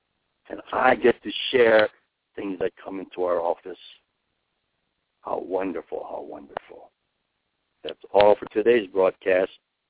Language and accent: English; California, United States; he had a lot of joy in his life going to Japanese-American nurseries that were common where we grew up in Southern California.